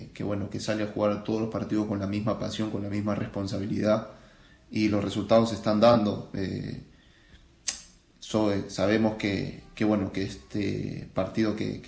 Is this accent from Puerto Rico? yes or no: no; Peru; Estuve sin equipo un mes, esperando en mi país, en Perú. Tuve muchas ofertas en mi país